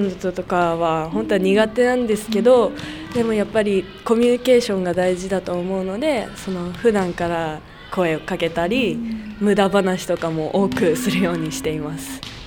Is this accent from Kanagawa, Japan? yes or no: yes; Yokohama, Kanagawa, Japan; 神奈川県横浜市です。